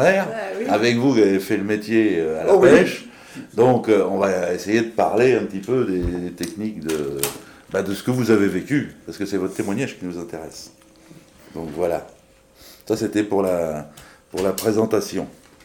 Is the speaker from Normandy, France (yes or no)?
yes; Fécamp, Normandy, France; moi je suis de Fécamp